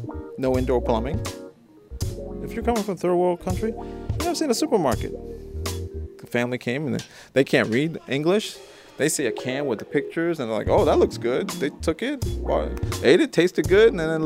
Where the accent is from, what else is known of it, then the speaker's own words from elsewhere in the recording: Maryland, United States; Because I grew up in Maryland.